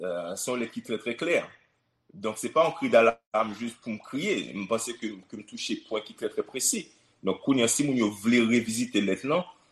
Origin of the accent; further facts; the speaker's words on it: Haiti; fait ça me pense qu'il est nécessaire à faire non, en tant qu'haïtien.